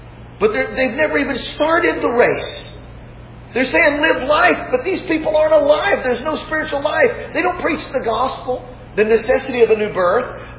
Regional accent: Bible Belt, United States; Growing up in the Bible Belt.

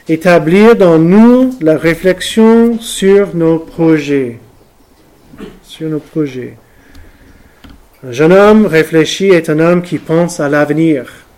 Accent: United States; French is a second language; now in France; chez moi, aux États-Unis

